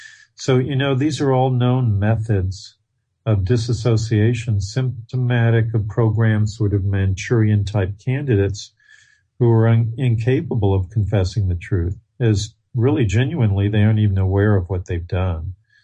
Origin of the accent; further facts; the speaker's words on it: Texas, United States; because my background was growing up in Texas, especially South Texas. Now I can talk like a Texan if I have